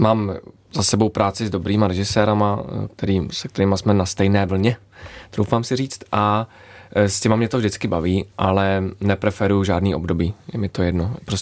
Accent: Hradec Králové, Hradec Králové Region, Czechia; born there; No, tak je to moje rodné město, ale oblíbené taky.

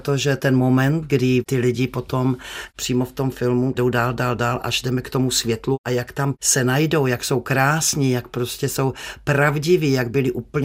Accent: Vysočina Region, Czechia; Já třeba dělám i workshopy ještě pořád u nás na Vysočině, kde lidé přijedou a já ještě i vařím.

